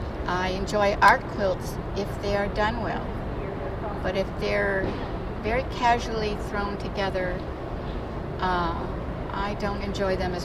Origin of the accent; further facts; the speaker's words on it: Niagara Falls, New York, United States; also born or lived in Gibsonia, Pennsylvania; now in Houston, United States; No, I was born in Pennsylvania, a little town called Gibsonia outside of Pittsburgh. But I grew up in Niagara Falls, New York. But I have been in Houston since 1974.